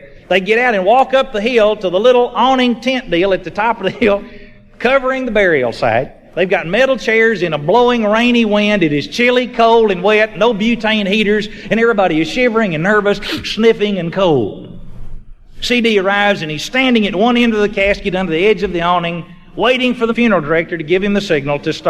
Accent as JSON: {"language": "English", "town": "Jacksonville", "region": "Texas", "country": "United States", "tie": "born or raised there", "said": "He came from Lubbock to Jacksonville, Texas, to go to a junior college to finish high school. It's a little Baptist school there that would let you do that. He finished high school in my hometown"}